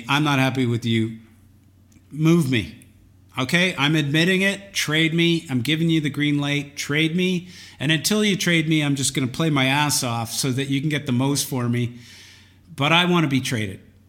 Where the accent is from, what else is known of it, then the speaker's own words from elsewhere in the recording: Winnipeg, Manitoba, Canada; born there; I was born in Winnipeg.